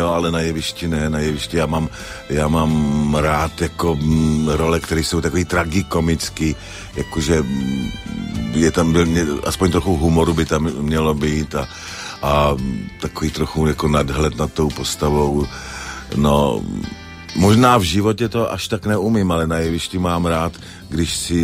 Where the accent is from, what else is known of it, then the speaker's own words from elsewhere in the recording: Třebíč, Vysočina Region, Czechia; já pocházím z Třebíče.